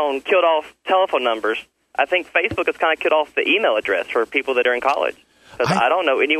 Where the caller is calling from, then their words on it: Florence, Alabama, United States; I'm calling from Florence, Alabama.